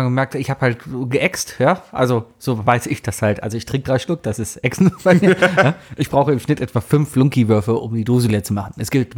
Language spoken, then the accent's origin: German; Cologne, North Rhine-Westphalia, Germany; Ich kam aus Köln, wie so 90% von allen hier.